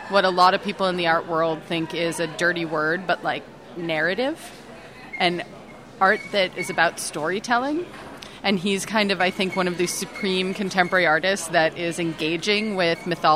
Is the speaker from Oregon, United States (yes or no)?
no; Brockton, Massachusetts, United States; I went to the local art museum in my hometown, Brockton, Massachusetts, and I met a curator.